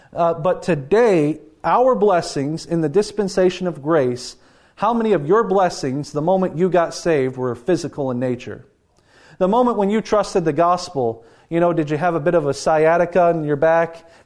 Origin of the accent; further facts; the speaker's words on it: Kentucky, United States; I come from the South. I'm from Eastern Kentucky. And in my neck of the woods, there's a lot of what you would call Pentecostal churches.